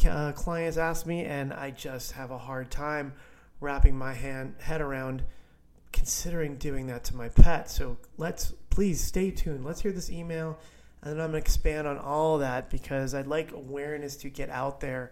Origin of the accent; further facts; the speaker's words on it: Clark, New Jersey, United States; I am from Clark, New Jersey, born and raised there, neighboring town.